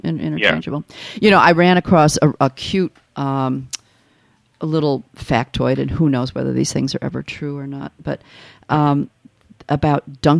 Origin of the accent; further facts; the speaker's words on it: Midwest, United States; But I grew up in the Midwest